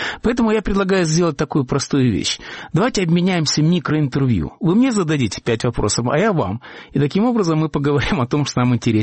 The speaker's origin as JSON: {"language": "Russian", "region": "Riga", "country": "Latvia", "tie": "born or raised there", "said": "я вырос в Риге, но Рига – это уже другая страна, не моя страна. И язык, на котором говорят в Риге, уже не мой."}